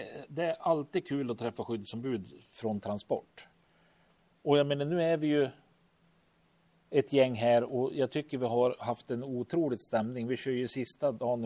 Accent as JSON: {"language": "Swedish", "town": "Söderhamn", "region": "Gävleborg County", "country": "Sweden", "said": "jag är ju från Söderhamn och jag menar, det händer ju saker i Söderhamn också."}